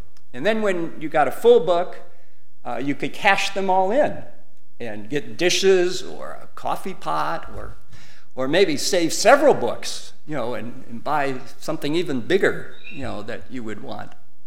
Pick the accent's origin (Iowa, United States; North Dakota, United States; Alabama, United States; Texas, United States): Iowa, United States; Fairbank; when I was growing up in Fairbank, Iowa, not all that far from here, as a child on a farm